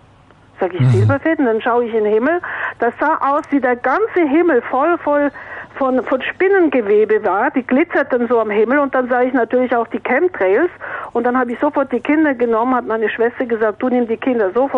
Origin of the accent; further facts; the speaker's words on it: France; Ich bin auf dem Hof aufgewachsen in Frankreich, auf einem Bauernhof, einem großen Bauernhof.